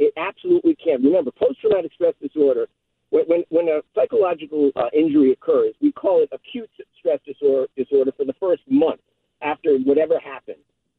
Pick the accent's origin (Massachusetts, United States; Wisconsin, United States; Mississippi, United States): Massachusetts, United States; Worcester; now in Connecticut, United States; I'm a big sports, Boston sports fan. I'm originally from Worcester, but I live down here.